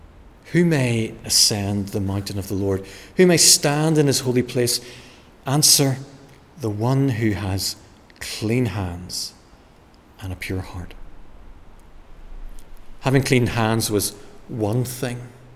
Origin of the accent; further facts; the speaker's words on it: Northern Ireland, United Kingdom; I grew up in Northern Ireland